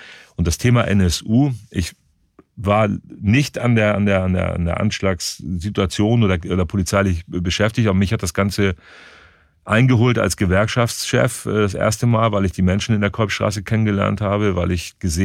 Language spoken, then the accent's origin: German; Bern, Switzerland; weil ich bin in der Nähe von Burgdorf groß geworden und Burgdorf war damals noch eine Kuhwiese